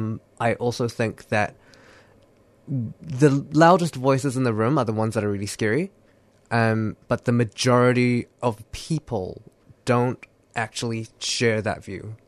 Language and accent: English; Wellington, New Zealand; I come from Wellington, New Zealand.